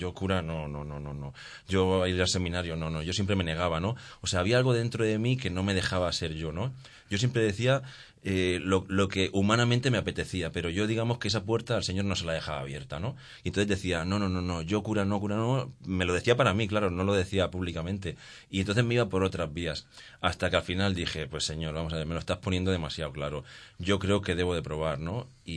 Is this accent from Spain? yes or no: yes; Albatera, Valencian Community, Spain; Sí, de Albatera.